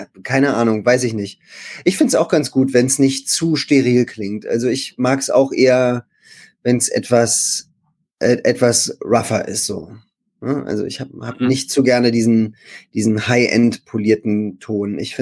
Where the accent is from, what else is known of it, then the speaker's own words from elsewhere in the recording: Berlin, Germany; Also ich bin mitten in Berlin geboren und habe auch nie woanders gelebt, aber bei uns zu Hause wurde Hochdeutsch gesprochen.